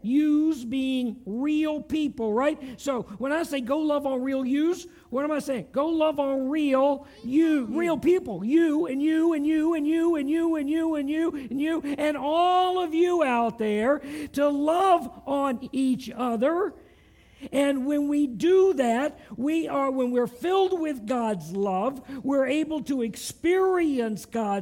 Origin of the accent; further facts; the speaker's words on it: the South, United States; It sounds funny because I'm from the South.